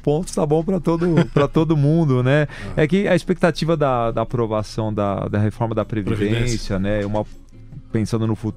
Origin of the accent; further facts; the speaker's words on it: Brazil; porque eu como brasileiro não nasci na Espanha, né